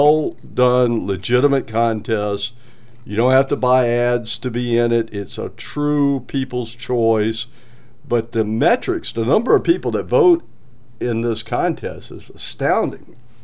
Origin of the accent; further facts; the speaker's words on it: Mobile, Alabama, United States; born there; And I live here in Fairhope, and I was born in Mobile, but I've lived all over the country.